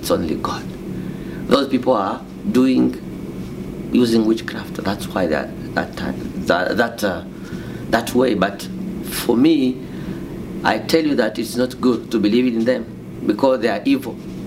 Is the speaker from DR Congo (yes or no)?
yes; DR Congo; English is a second language; moved away as an adult; also born or lived in Kenya; So I'm a Congolese. I came from Congo. Since 2001, I went to Kenya.